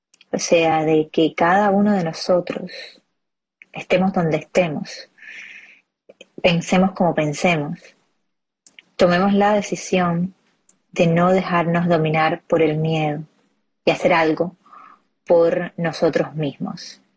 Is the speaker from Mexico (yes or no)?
no; Cuba